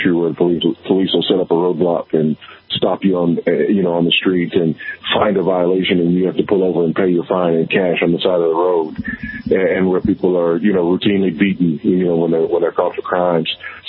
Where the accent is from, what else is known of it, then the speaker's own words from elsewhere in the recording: Los Angeles, California, United States; Born and raised in Los Angeles in South Central L.A., born and raised by a single teenage Buddhist mother.